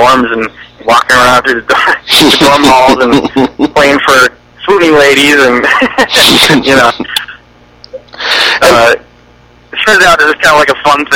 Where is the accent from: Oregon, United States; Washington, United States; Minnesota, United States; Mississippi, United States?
Minnesota, United States; Minneapolis; You know, we're from Minneapolis, but yeah, we're really stoked on it.